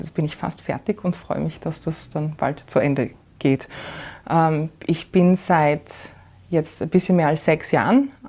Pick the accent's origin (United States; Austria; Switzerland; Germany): Austria; Graz, Styria; Wie gesagt, ich komme aus Graz. Ich habe in Graz auch Anglistik und Amerikanistik studiert